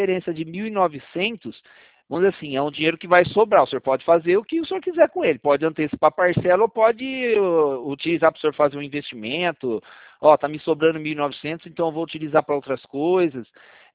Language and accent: Portuguese; São Paulo, Brazil; eu sou de São Paulo, eu sou da Central do Santander.